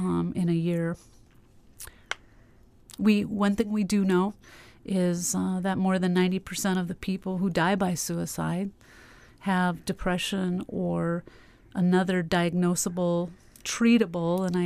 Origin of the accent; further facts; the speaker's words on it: Nome, Alaska, United States; I myself grew up, was born and raised in Nome.